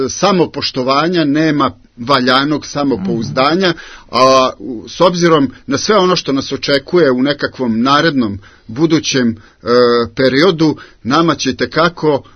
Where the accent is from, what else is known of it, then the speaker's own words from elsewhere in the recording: Serbia; u 20. veku smo i Rusi i mi kao Srbi prošli kroz jedan društveni eksperiment, pa smo u 20. veku mi morali da budemo jedno vreme i Jugosloveni